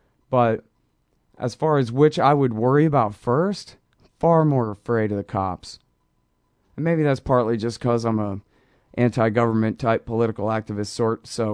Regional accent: Texas, United States; maybe it's just because I'm from Texas and I've grown up around armed people with rifles in the back windows of their trucks my whole life

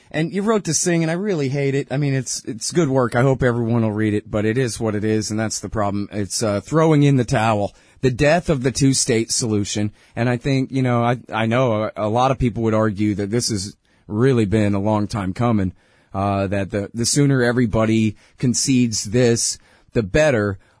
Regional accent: Texas, United States; Honestly, you know what? I'm a Texan, but I'm born and raised a Bruin, so I have to pick a fight.

